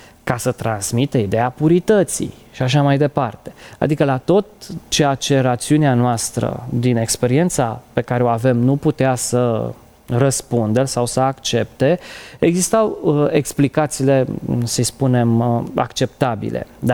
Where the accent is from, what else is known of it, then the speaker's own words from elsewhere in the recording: Romania; noi am crescut în România, în epoca comunistă